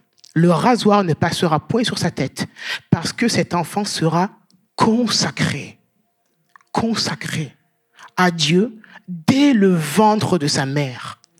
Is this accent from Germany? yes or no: no; Marseille, Provence-Alpes-Côte d'Azur, France; moi, je suis Marseillais. Né à Marseille. Élevé dans le berceau marseillais. J'ai grandi dans le vélodrome.